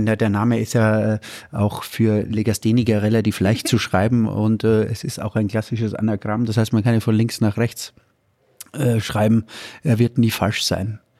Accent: Styria, Austria; von einem großartigen Saftproduzenten aus meiner Heimat der Steiermark

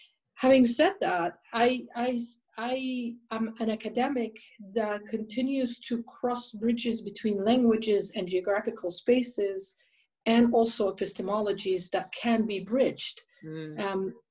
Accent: Jordan; also born or lived in Egypt; though I was born in Jordan and I'm second generation Palestinian, Egypt is also a home for me. I've spent a lot of time in my childhood and later in my 20s in Egypt working.

